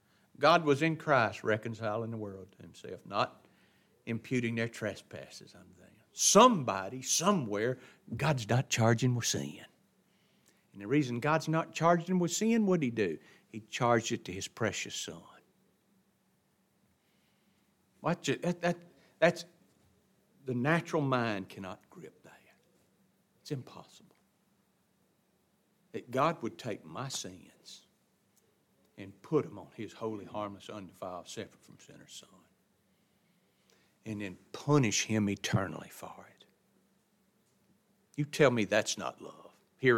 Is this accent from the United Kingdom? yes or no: no; the South, United States; We're from the South. And from the South, it's like it was ingrained into us from our childhood.